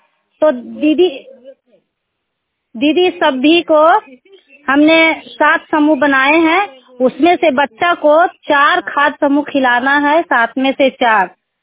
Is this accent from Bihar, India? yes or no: yes; Bihar, India; मैं नवादा जिला के रहने वाली हूँ, पकरी वर्मा प्रखंड।